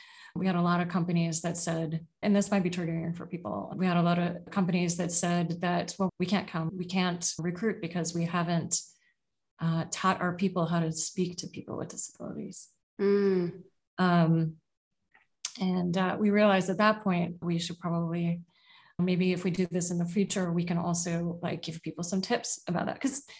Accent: Oakland, California, United States; also born or lived in San Francisco / Seattle; I was born in San Francisco, grew up in Oakland, and then in Seattle. And in Seattle, I lived in South Seattle. So very diverse neighborhoods.

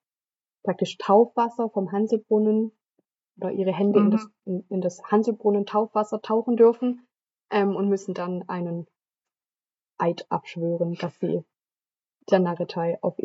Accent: Donaueschingen, Baden-Württemberg, Germany; Ich glaube, den Begriff gibt es bei uns in Donaueschingen nicht so unbedingt.

